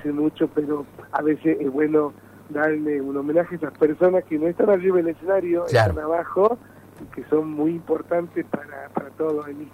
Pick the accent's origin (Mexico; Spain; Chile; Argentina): Argentina; Tucumán; also born or lived in Tartagal; yo soy tucumano, pero he vivido gran parte de mi infancia y adolescencia